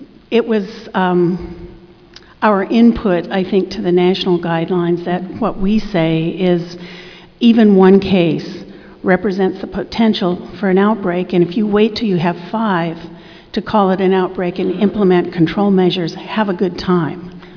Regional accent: Washington, United States; from Washington State.

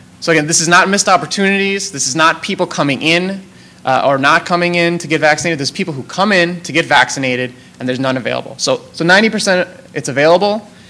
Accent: San Diego, California, United States; Again, I'm from San Diego. Last month, we had a measles outbreak.

